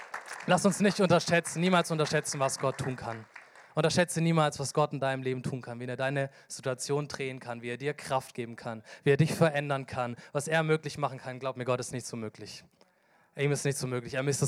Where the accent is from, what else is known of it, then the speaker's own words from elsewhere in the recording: Aalen, Baden-Württemberg, Germany; Ich bin in Aalen geboren, das ist mitten auf dem Schwabenland, die Mentalität ist da, mir könne alles außer Hochdeutsch. So. Und damit bin ich groß geworden.